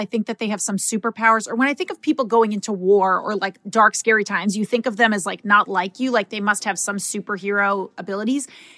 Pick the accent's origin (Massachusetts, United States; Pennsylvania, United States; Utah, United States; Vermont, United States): Massachusetts, United States; Seekonk; So I grew up in Seekonk, Massachusetts.